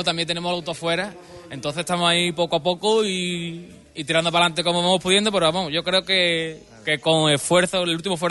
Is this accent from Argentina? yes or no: no; Alcalá, Spain; Nosotros somos de Alcalá, disfrutamos muchísimo en Alcalá, por supuesto, porque es nuestro pueblo.